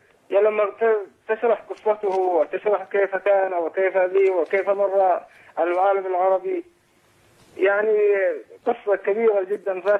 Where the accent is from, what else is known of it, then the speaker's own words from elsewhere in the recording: Saudi Arabia; ونحن من السعودية نرحب بهم